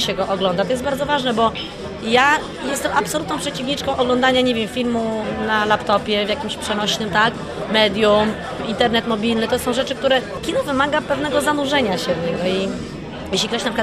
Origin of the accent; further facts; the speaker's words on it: Gdynia, Pomeranian Voivodeship, Poland; Moje rodzinne miasto, to jest moje kochane miasto, które tam się zrodziło wiele marzeń, marzeń o aktorstwie tak naprawdę. Ja chodziłam do 9 liceum ogólnokształcącego na Placu Kaszubskim